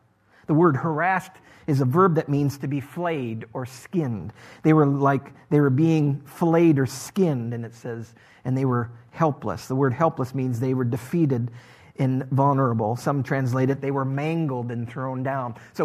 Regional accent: Dawson, Minnesota, United States; I grew up in Dawson, Minnesota, but our little church is on a hill out in Antelope Hills.

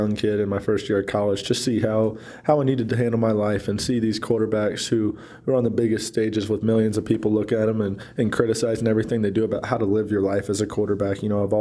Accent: Arkansas, United States; loved that place and loved being in my home state, Arkansas.

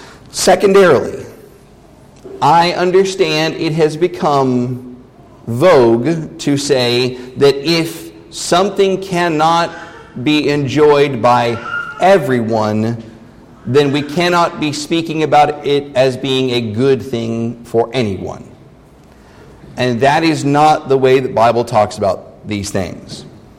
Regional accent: Texas, United States; it was very difficult for me as a Texan to kind of work through that.

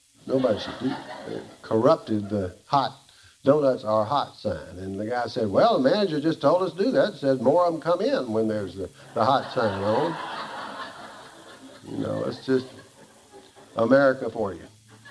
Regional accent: Georgia, United States; You can, since I'm from Georgia, you can either take the Jimmy Carter approach

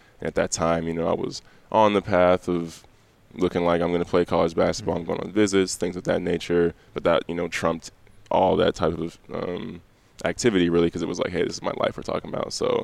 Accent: Bloomington, Illinois, United States; Yeah, so I grew up in Bloomington, Illinois. Great upbringing, honestly, great family.

